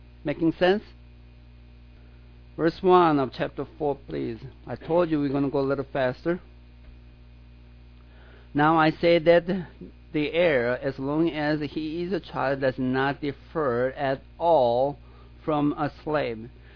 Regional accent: United States; I'm not a Korean-American or Swedish-American. I'm an American.

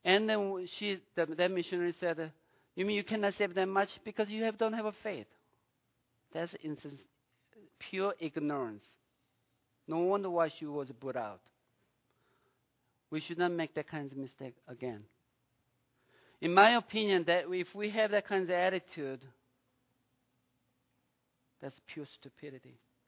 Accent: United States; That brings a disappointment to our brothers and sisters in Bulgaria or give an impression I'm ugly American.

